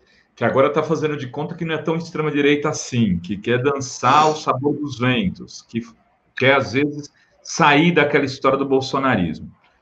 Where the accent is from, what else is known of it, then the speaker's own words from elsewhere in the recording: Praia Grande, São Paulo, Brazil; É que eu não nasci em Praia Grande, mas morei dos 7 aos 17 anos lá. Conheço cada pedaço daquele lugar.